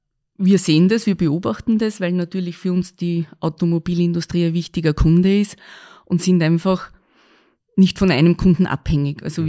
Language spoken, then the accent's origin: German; Lower Austria, Austria; now in Innviertel, Austria; ich komme aus dem Weinviertel